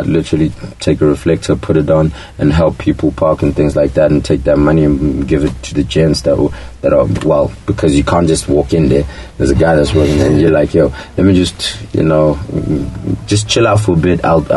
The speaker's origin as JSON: {"language": "English", "country": "South Africa", "said": "I didn't feel like we as South African black, even South African black hip hop artists were being represented properly"}